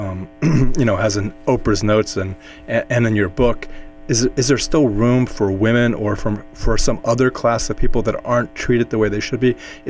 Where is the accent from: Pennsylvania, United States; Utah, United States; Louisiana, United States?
Pennsylvania, United States; Philadelphia; because I'm a Philadelphian, I can recognize when you're talking about Front Street, and I know what Market Street is.